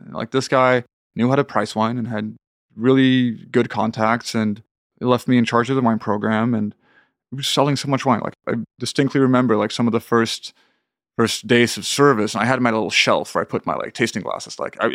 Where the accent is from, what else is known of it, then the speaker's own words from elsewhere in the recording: Sweden; So I kind of lucked out and got a good apartment in my hometown in the south of Sweden, which is a convenient sort of commute to Copenhagen.